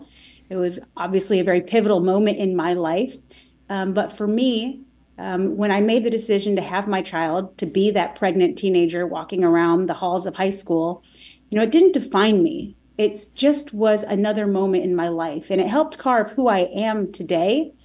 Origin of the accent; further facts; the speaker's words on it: Arizona, United States; So I just needed to weigh in on that because I'm a native Arizonan.